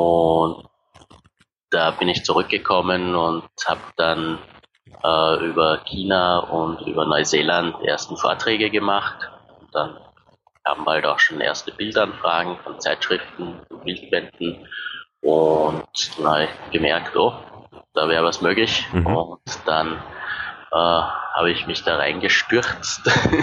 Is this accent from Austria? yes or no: yes; Maria Enzersdorf, Lower Austria, Austria; ich komme aus Marienzersdorf, südlich von Wien